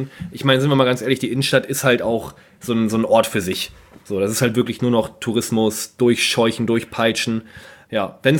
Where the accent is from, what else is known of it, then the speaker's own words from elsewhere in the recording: Germany; Ja, wo kommst du denn her? Ja, aus Deutschland. Ah, dann kann ich ja endlich Deutsch reden.